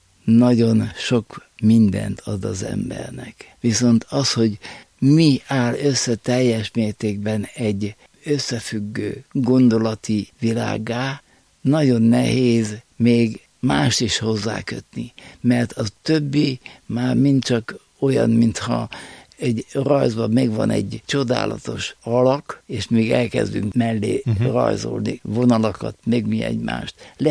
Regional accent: Cegléd, Pest, Hungary; Igen, 1970-ben nősültem, én Ceglédi vagyok

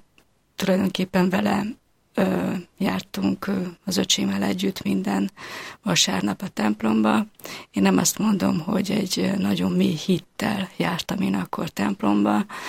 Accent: Carei, Satu Mare County, Romania; Tehát akár itt vagyok, akár otthon Nagykárolyban, az nekem mindig a haza.

